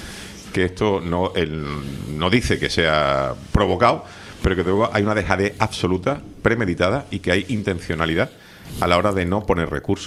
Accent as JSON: {"language": "Spanish", "country": "Spain", "said": "Eso también me duele un montón a mí como ciudadano español"}